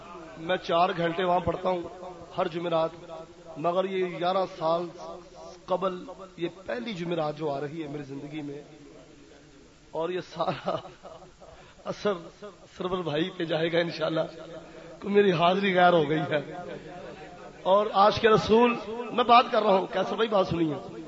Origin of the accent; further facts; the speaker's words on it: Punjab, Pakistan; ہم پنجاب کے رہنے والے ہیں